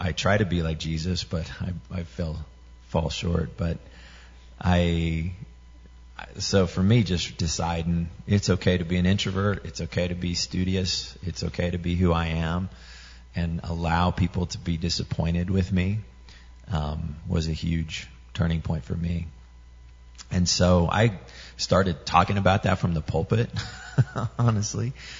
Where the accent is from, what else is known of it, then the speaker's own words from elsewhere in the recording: Denver, Colorado, United States; I go to my home church that I grew up in Denver called Cherry Hills Community Church, and it's a church of 6,000 people, and it's this huge auditorium. My folks are still there.